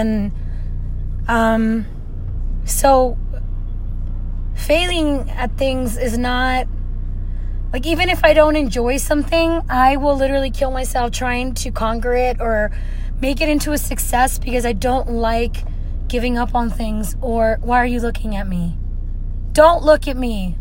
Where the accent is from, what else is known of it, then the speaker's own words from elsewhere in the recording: East Los Angeles, California, United States; I was born and raised in East LA. Like, when you're a kid from East LA, people don't give a fuck.